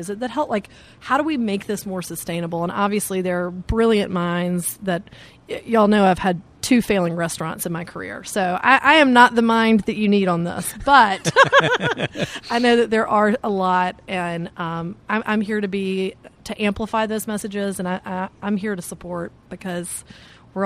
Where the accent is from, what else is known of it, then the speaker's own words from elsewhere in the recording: Alabama, United States; I cannot do an accent. I'm from Alabama. I can barely speak English.